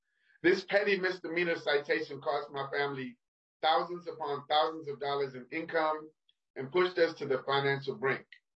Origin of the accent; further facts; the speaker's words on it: Minneapolis, Minnesota, United States; I'm from North Minneapolis.